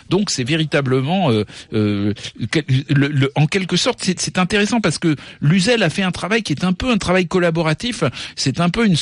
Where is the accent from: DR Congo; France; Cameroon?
France; Brittany; accent: Breton; pardonnez-moi encore pour mon accent breton.